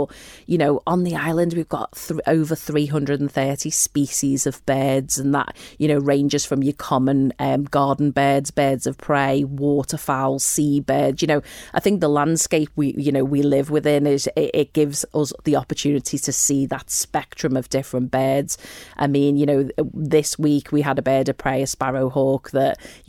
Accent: Liverpool, North West England, United Kingdom; As some may guess from my accent, I'm actually from Liverpool.

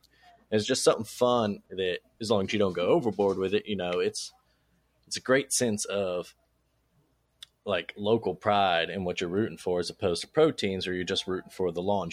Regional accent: Baltimore, Maryland, United States; I was a weird kid growing up in Baltimore, where I grew up, where college football is not a thing.

